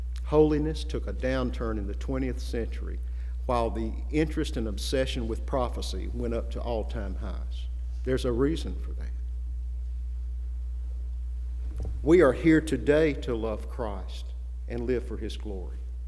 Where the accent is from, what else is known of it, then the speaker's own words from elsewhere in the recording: the South, United States; And I can remember when John F. Kennedy was elected, that in the South, at least in my hometown, many people predicted that he would be the Antichrist.